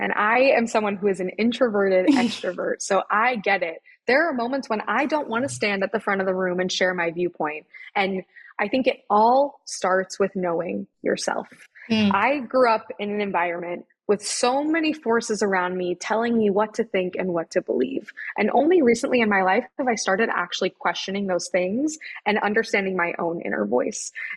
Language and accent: English; Kansas, United States; now in New York, United States; living here in New York has really been one of my wildest dreams as a little girl growing up in Kansas.